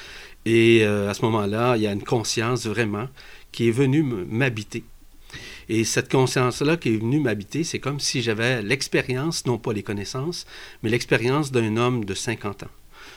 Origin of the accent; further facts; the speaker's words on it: Quebec City, Quebec, Canada; Évidemment, je suis venu au monde ici au Québec. Je suis natif de la ville de Québec en tant que tel.